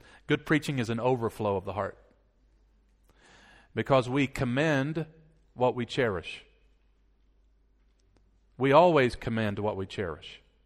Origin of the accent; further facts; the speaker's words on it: United States; accent: American; Thank you for putting up with my American accent.